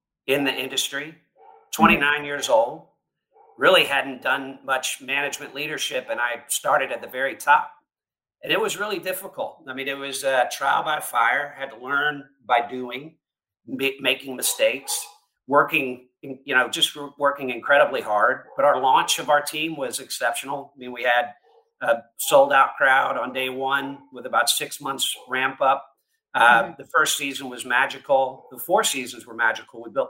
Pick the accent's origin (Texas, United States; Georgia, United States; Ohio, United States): Georgia, United States; Well, Emily, like you, I'm from the Peach State, the great state of Georgia, and grew up there until I went to school at Clemson University in South Carolina.